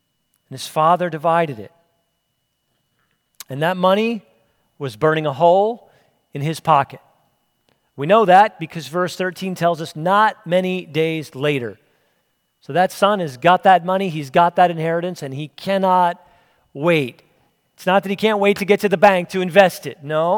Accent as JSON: {"language": "English", "town": "Philadelphia", "region": "Pennsylvania", "country": "United States", "tie": "born or raised there", "said": "Growing up in Philadelphia at my age, one of the local sports heroes was Allen Iverson."}